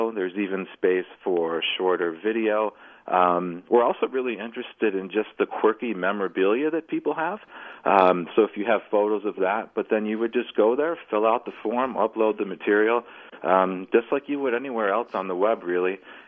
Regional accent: Buffalo, New York, United States; I'm also from Buffalo, New York originally

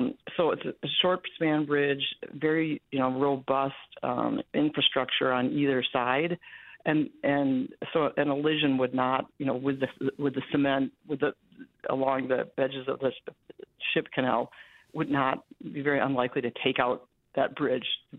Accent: Wisconsin, United States; I'm always happy to be on Wisconsin Public Radio, my home state public radio.

